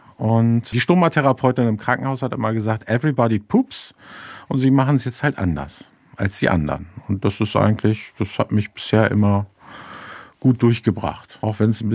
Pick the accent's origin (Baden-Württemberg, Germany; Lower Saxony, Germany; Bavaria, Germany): Lower Saxony, Germany; Celle; Doch, also wir Zeller sehen uns schon noch als Norddeutsche.